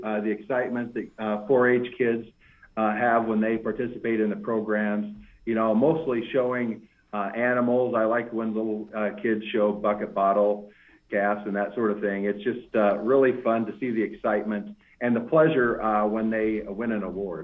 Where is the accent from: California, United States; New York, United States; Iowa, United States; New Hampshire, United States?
Iowa, United States; Boone; Right there in Boone, Iowa.